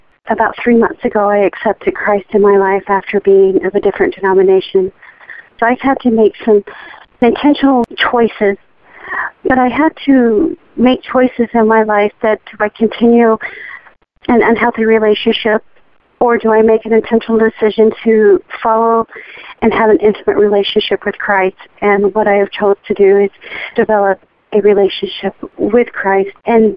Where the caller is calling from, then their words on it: Mesa, Arizona, United States; I'm calling from Mesa, Arizona.